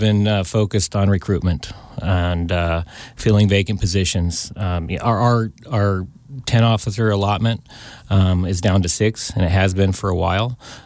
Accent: Columbia, California, United States; I'm a native of Tuolumne County. I grew up in Columbia, attended Sonora High School, and worked locally until I joined the military, U.S. Army.

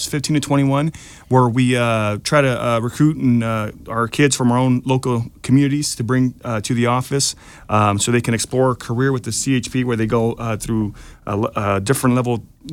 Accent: Modesto, California, United States; also born or lived in Bay Area; So I was born in the Bay Area, moved to the Modesto area, Central Valley, when I was about 6 years old.

